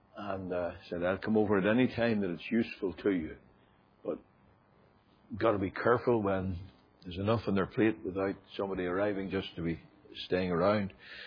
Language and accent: English; Northern Ireland, United Kingdom; Now, you'll know that I'm from Northern Ireland.